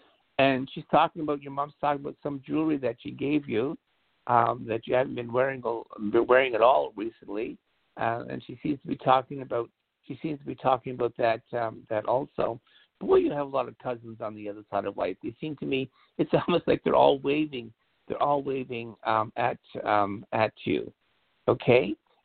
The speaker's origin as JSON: {"language": "English", "town": "Montreal", "region": "Quebec", "country": "Canada", "lives_now": "Lily Dale, United States", "said": "I'm literally from Montreal, Canada, living in Lilydale, New York."}